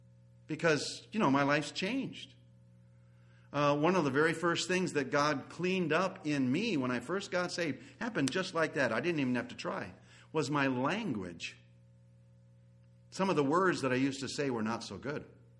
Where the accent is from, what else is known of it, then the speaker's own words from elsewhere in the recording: Wisconsin, United States; also born or lived in Amarillo; In the Lutheran church that I grew up in Amarillo, Wisconsin